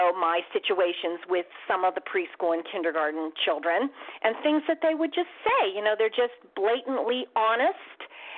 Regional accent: Pittsburgh, Pennsylvania, United States; I was setting this whole thing in my hometown of Pittsburgh, and she lives in the home that I grew up on in Oxford Street in a little neighborhood called Westwood

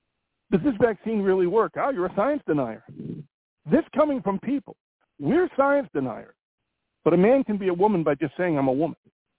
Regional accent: Ireland; I'm Irish, so I'll say the Irish.

